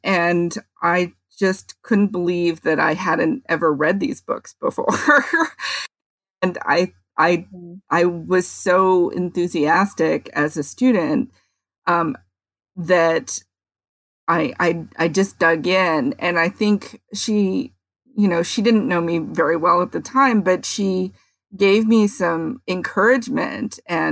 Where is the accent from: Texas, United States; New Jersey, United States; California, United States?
California, United States; San Francisco; also born or lived in Daly City; Well, I grew up a little bit in Noe Valley. I grew up a little bit around Union Street, the Marina Pacific Heights area, actually, and a little bit in Daly City, where just on the edge of San Francisco